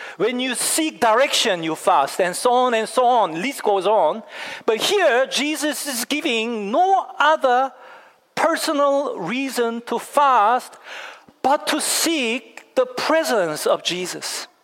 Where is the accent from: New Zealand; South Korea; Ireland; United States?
South Korea; I used to have a patch here when I was growing up in Korea